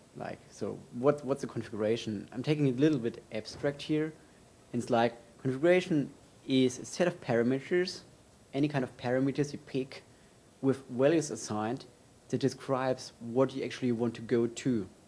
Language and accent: English; Germany; English is a second language; moved away as an adult; now in Switzerland; I'm originally from Germany, now living in Switzerland for a few years.